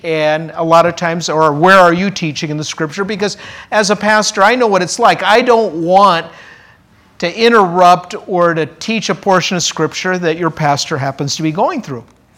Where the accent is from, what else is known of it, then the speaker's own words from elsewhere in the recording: Minnesota, United States; And then we moved back to my home state of Minnesota in 1988